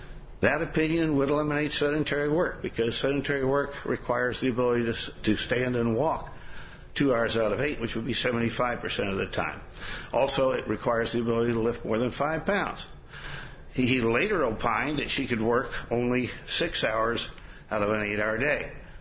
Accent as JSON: {"language": "English", "town": "Madison", "region": "Indiana", "country": "United States", "said": "I'm an attorney from Madison, Indiana, and I represent Peggy Collins on this appeal of a Social Security disability case."}